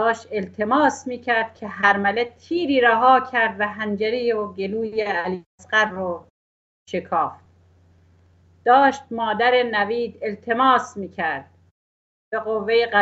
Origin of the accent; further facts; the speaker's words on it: Iran; متاسفم که من یک ایرانیم و در همچین جایی دارم زندگی میکنم.